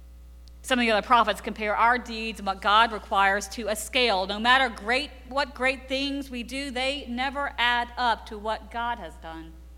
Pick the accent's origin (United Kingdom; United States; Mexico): United States; the South; I'm from the South, but I failed the quiz because of one question.